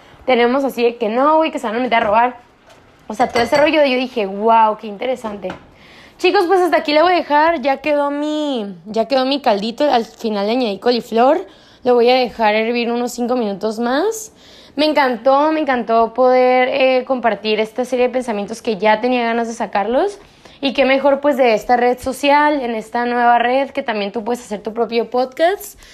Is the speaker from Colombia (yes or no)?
no; Mexico; now in San Diego, United States; yo como mexicana, la neta, a mí nunca me llegó esa información en la escuela